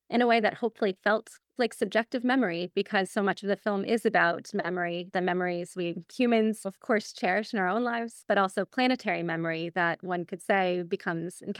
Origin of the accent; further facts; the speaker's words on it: Berkeley, California, United States; also born or lived in Oakland; I definitely feel like the Bay has shaped me. I grew up in Berkeley and in Oakland